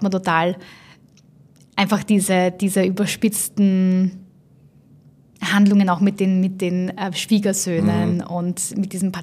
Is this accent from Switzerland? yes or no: no; Romania; now in Germany; weil ich komme ja ursprünglich aus Rumänien